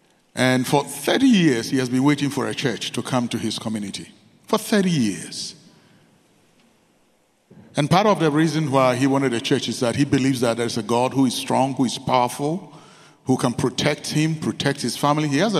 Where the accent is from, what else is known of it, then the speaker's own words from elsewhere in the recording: Ghana; from Ghana, West Africa. I've been back there with my wife and family serving the Lord among the unreached.